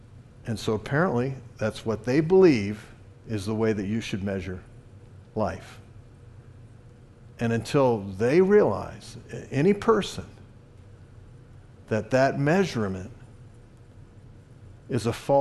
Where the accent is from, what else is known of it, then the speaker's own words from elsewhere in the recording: Richmond, Virginia, United States; Everybody knows I was raised in Richmond, Virginia, but my grandparents had a farm.